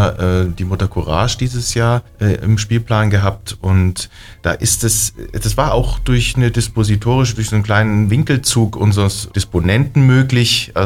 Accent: Southern Germany, Germany; Ich komme eigentlich aus Süddeutschland

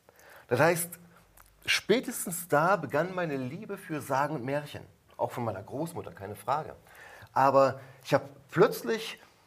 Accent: Harz, Germany; also born or lived in Lüneburg; Nee, ich komme aus dem Harz. Ja. Aber wir haben in Barzenrode halt keine Uni.

